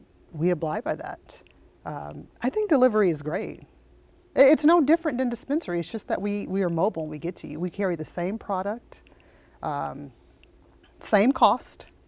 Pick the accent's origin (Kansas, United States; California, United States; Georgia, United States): California, United States; Sacramento; We have the streets. We're from Sacramento.